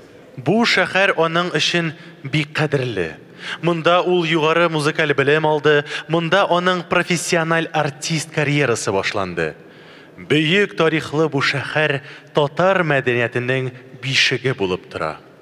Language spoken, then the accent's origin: Tatar; Yoldyz, Tatarstan, Russia; born there; Берсе минем туган авылым Йолдыз булса, икенчесе Казан шәһәре